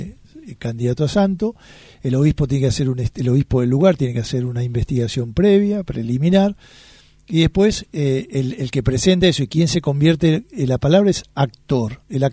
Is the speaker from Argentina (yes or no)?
yes; Córdoba, Argentina; Y yo me anoté en la causa de los santos porque tenía en mi tierra al futuro santo, digamos